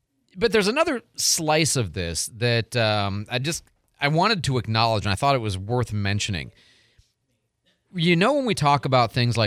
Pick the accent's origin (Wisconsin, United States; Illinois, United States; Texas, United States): Illinois, United States; Chicago; But, you know, I'm from Chicago, so that's my view.